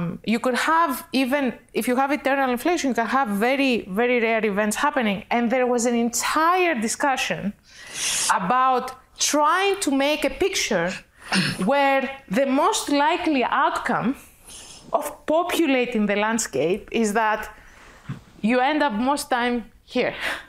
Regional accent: Greece; English is a second language; I mean, I come from Greece. We are 10 million out of 8 billion.

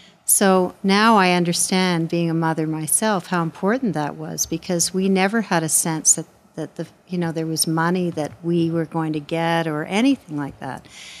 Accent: Montreal, Quebec, Canada; because I grew up in Montreal

